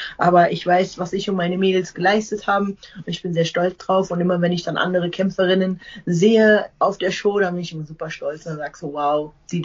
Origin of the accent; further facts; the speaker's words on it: Germany; Also ich bin in der DDR geboren, kenne meine Eltern nicht, bin im Kinderheim groß geworden.